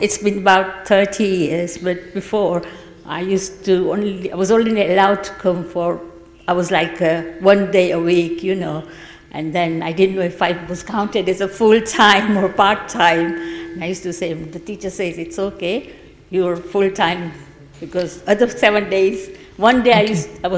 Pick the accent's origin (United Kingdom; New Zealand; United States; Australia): United Kingdom; England; Oh, I'm from England. And, I'm from England.